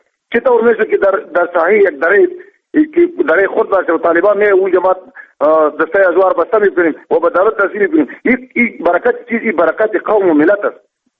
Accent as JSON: {"language": "Persian", "country": "Afghanistan", "said": "ما اینمی افغان هستیم"}